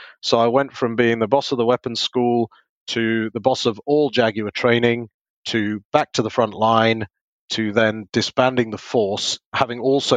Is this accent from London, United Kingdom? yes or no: no; Yorkshire and the Humber, United Kingdom; I am from Yorkshire, up in the north of England originally.